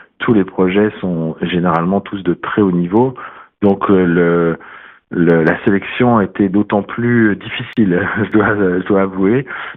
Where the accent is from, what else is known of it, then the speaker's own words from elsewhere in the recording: France; mais en tant que Français, je me réjouis